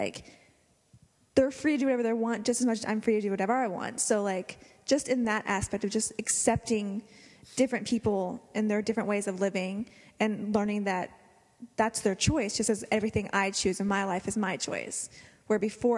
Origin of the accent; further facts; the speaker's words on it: Tennessee, United States; I moved here from Tennessee, and I moved out here to go to film school where we